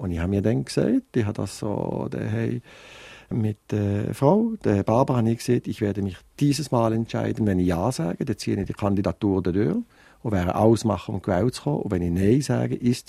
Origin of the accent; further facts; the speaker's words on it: Fribourg, Switzerland; Ich bin in Freiburg aufgewachsen, habe in Freiburg sowohl das Collège Saint-Michel gemacht, bin nachher in der Uni gewesen, habe mein Anwaltspraktikum in Freiburg gemacht und habe in Freiburg dissertiert und habe eigentlich 20 Jahre lang in Freiburg